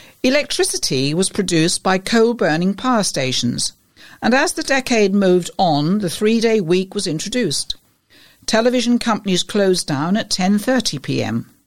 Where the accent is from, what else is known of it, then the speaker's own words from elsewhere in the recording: East of England, United Kingdom; Yes, those of us now in our 70s were lucky, very lucky, and especially if we grew up in Norfolk and Suffolk. Playing out in the countryside without a care in the world.